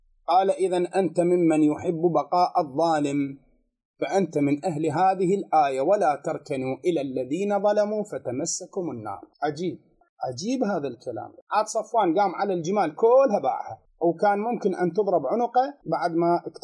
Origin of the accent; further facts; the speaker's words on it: Iraq; إحنا كمجتمع عراقي